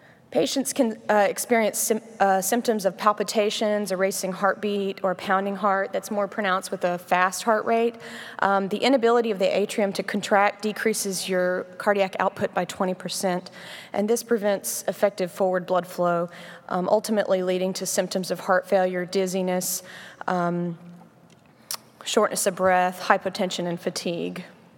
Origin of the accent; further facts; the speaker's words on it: Memphis, Tennessee, United States; Like Dr. Cooley said, I'm from Memphis.